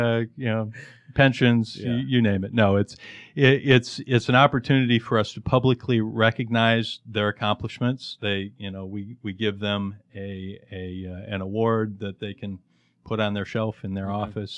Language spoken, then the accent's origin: English; California, United States; now in Atlanta, United States; You know, and I grew up in the Silicon Valley